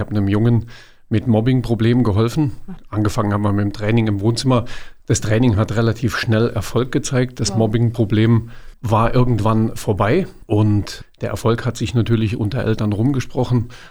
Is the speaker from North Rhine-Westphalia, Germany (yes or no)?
no; Pfullingen, Baden-Württemberg, Germany; Ich komme aus Pfullingen, bin zertifizierter Trainer Gewaltprävention und leite in Pfullingen die Schule Projekt Nein.